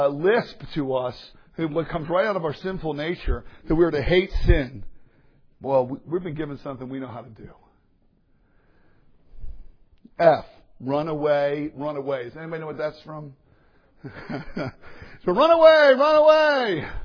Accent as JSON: {"language": "English", "town": "Philadelphia", "region": "Pennsylvania", "country": "United States", "also_born_or_lived": "Atlanta", "said": "Now, I'm from Philadelphia. And I lived in Atlanta for 15 years."}